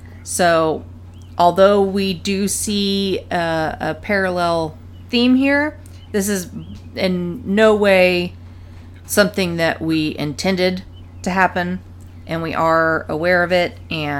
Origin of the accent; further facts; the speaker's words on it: United States; because we, as an American people, don't generally know how to write Japanese.